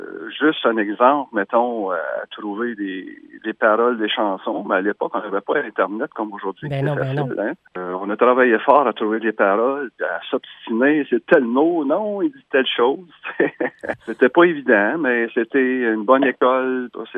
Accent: Gracefield, Quebec, Canada; Moi et Roy Ali, on vient de Gracefield.

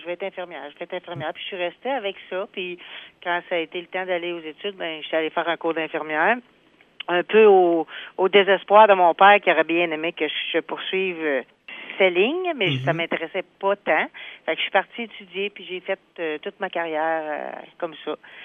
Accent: Maniwaki, Quebec, Canada; Oui, je suis originaire de Maniwaki. Je suis née ici. Plus jeune, j'ai fait mes études ici, puis j'ai quitté la région pour aller faire un cours d'infirmière à Saint-Jérôme.

